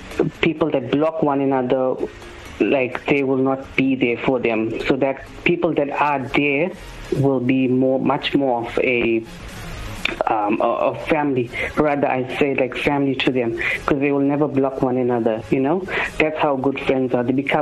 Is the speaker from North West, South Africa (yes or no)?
yes; Potchefstroom, North West, South Africa; I'm actually from Pochefstroom, actually.